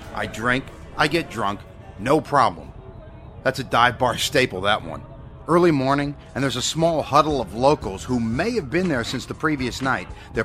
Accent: San Francisco, California, United States; Now, when I was a teenager growing up in San Francisco, I worked out of the Teamsters hiring hall

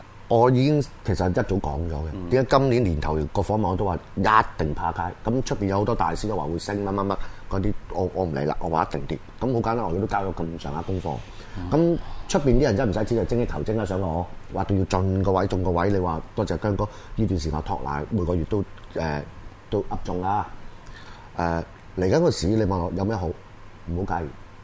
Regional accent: China; 以前我哋中國人叫咩？喺外國人形容我哋禮儀之邦。

